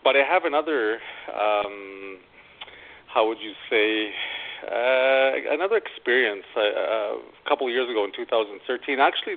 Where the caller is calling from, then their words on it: Lethbridge, Alberta, Canada; I'm calling from Lethbridge, Alberta, Canada.